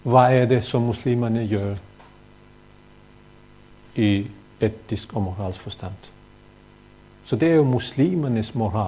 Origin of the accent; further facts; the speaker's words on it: Bosnia & Herzegovina; i Norge, Bosnien, som er mit oprindelsesland